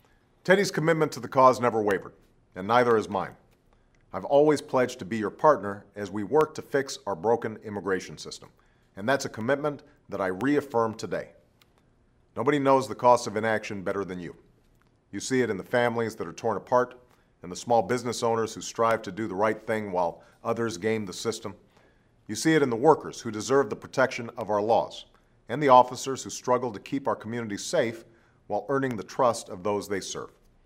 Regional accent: Illinois, United States; 4 years ago, as a senator, I joined many of you at a march like this one in my home state of Illinois.

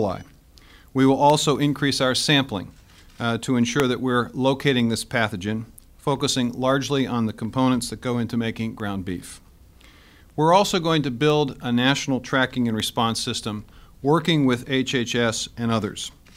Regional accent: Iowa, United States; the barbecue pits that were being used in my home state of Iowa.

